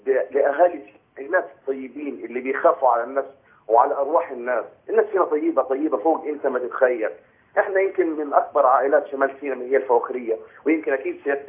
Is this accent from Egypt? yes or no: yes; North Sinai, Egypt; انا مواطن من سيناء نفسي احس بامن وامان في بلدي.